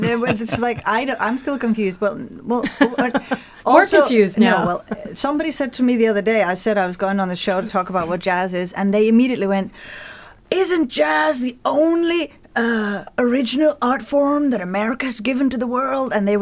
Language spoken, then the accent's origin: English; Oslo, Norway; moved away; also born or lived in London / Glasgow / Toronto / Anchorage; I come from Oslo, Norway, and then I lived in London. Mm-hmm. And after that, I moved to Glasgow. And then I went to Toronto